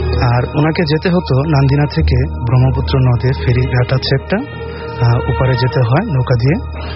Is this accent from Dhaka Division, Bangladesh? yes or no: no; Mymensingh, Mymensingh Division, Bangladesh; ময়মনসিং থেকে এসেছি।